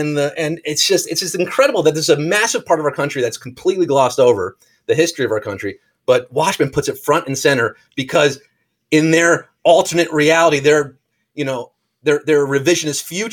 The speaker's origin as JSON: {"language": "English", "region": "New York", "country": "United States", "tie": "born or raised there", "said": "but as an American, I grew up New York State."}